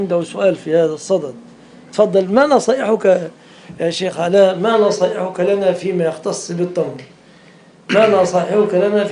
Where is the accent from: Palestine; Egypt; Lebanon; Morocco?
Egypt